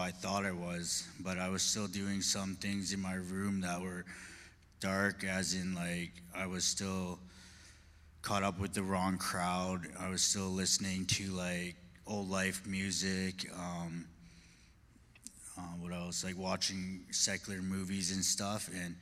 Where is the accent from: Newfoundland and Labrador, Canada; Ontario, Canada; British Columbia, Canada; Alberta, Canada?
Alberta, Canada; Edmonton; moved away; because I had to leave my hometown. I'm from Edmonton